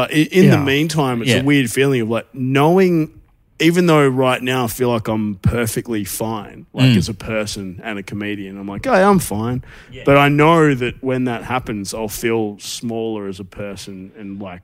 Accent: Perth, Western Australia, Australia; I'm from Perth.

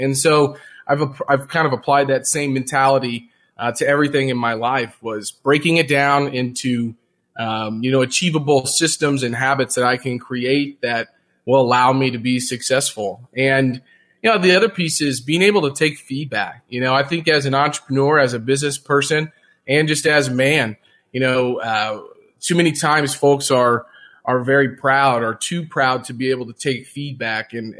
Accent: Jefferson City, Missouri, United States; you know, I grew up in Jefferson City, Missouri. And, you know, I was an athlete.

